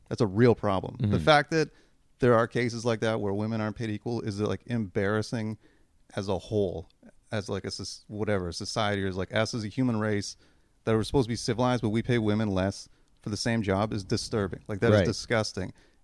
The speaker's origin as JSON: {"language": "English", "country": "Canada", "said": "because I'm fucking Canadian."}